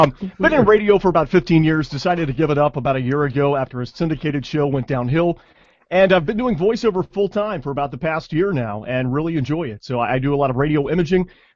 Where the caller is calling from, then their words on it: Gadsden, Alabama, United States; Well, I am actually in Gadsden, Alabama, which is about 60 miles north of Birmingham.